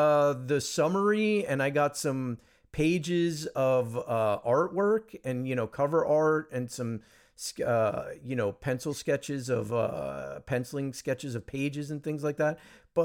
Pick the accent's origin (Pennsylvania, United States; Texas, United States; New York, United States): New York, United States; Flushing; also born or lived in Manhattan / New Jersey / South America; now in Los Angeles, United States; I'm from New York originally. I live in LA now.